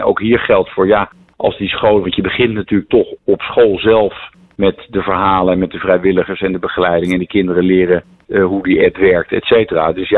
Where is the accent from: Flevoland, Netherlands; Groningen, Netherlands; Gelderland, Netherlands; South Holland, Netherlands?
South Holland, Netherlands; Oegstgeest; Ik ben zelf opgegroeid in Oegstgeest.